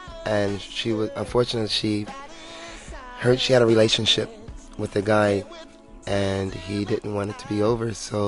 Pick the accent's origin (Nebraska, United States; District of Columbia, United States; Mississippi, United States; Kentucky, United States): District of Columbia, United States; Washington; Just a little east of that, Washington, D.C.